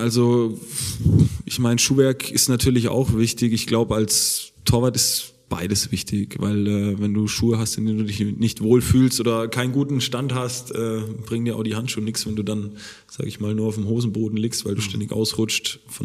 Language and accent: German; Burghausen, Bavaria, Germany; Nee, also ich bin in Burghausen aufgewachsen, 5 Minuten mit dem Fahrrad vom Stadion